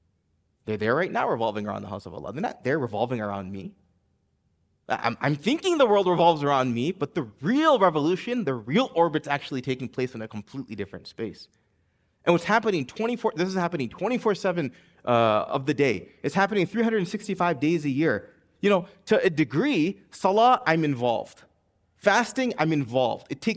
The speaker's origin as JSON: {"language": "English", "country": "United States", "said": "make an announcement, hey, I'm from America. Do you know I have this degree? I spent more money than you."}